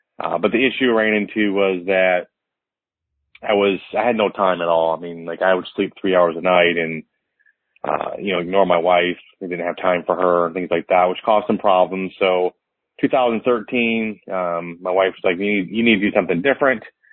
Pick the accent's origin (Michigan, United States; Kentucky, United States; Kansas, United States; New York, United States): Michigan, United States; now in Dallas, United States; So I grew up in Michigan, but I'm thankfully in Dallas, which is typically much warmer.